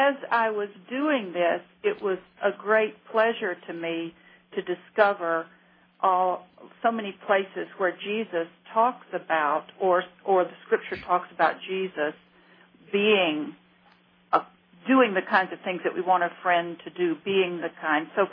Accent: Georgia, United States; Well, my husband is. I'm from Georgia, but close enough.

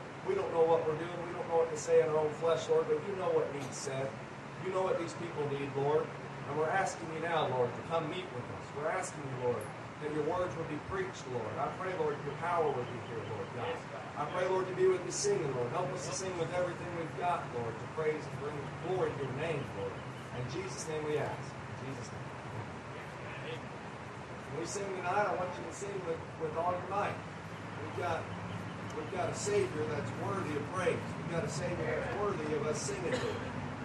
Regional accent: Missouri, United States; We're just hillbillies from Missouri, and we struggle sometimes with sound equipment and stuff like that.

